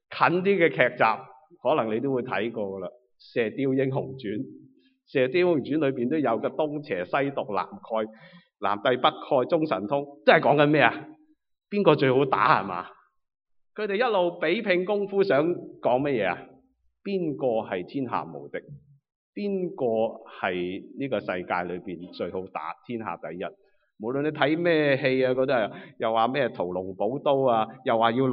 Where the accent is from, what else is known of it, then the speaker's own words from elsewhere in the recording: China; 会唔会系我哋中国人嘅一个心态嚟咧？